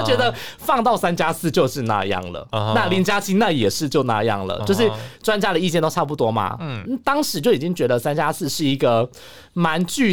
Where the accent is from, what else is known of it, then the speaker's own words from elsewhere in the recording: Taiwan; 我不是台湾人吗，台湾人就是我们自己可以做好自主应变